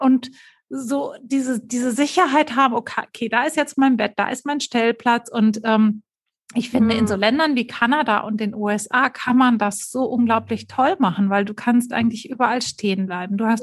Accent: Germany; accent: German; now in United States; Und ich habe mich auch lange so mit meinem deutschen Akzent schwer getan

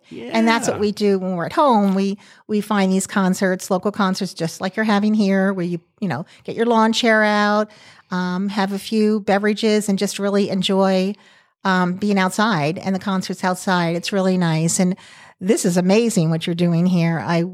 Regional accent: Philadelphia, Pennsylvania, United States; You know, we're from the East Coast. Everything is rushed all the time.

